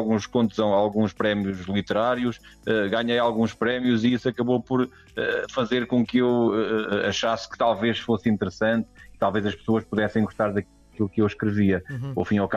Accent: Abrantes, Centro, Portugal; quando acabei por vir aqui para Abrantes, para a minha terra

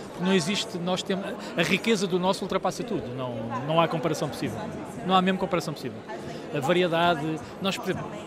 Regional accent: Lisbon, Portugal; por causa do meu pai, que era lisboeta, eu também sou lisboeta, eu sou um dos poucos lisboetas vivos, nunca ninguém é de Lisboa, eu sou de Lisboa

